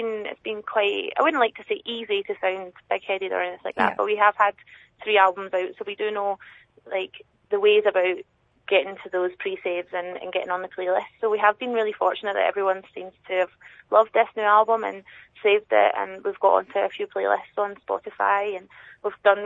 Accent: Glasgow, Scotland, United Kingdom; I grew up in Glasgow, but my family had a family holiday home down in Ayrshire

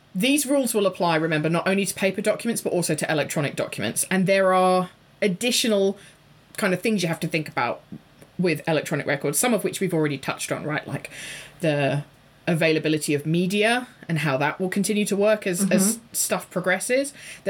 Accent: England, United Kingdom; Because I, as an English person, would write the date, the day, and then the month in numbers

